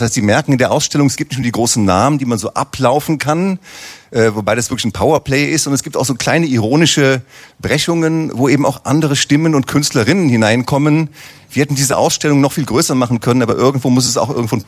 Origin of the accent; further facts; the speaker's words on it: Aachen, North Rhine-Westphalia, Germany; Antje Dorn ist da, die ist genau wie ich aufgewachsen in Aachen